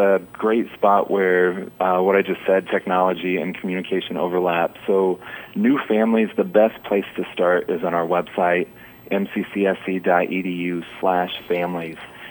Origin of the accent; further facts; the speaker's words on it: Evansville, Indiana, United States; I joke, I grew up in Evansville, but I was in 4-H Electric